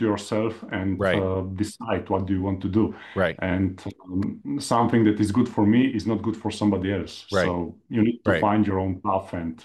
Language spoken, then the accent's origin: English; Slovenia; English is a second language; So I'm from Slovenia, and I still live in Slovenia.